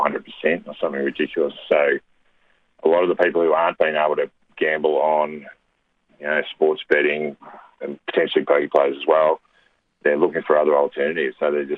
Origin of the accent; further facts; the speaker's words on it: Riddells Creek, Victoria, Australia; I grew up around Riddles Creek, Gisborne area.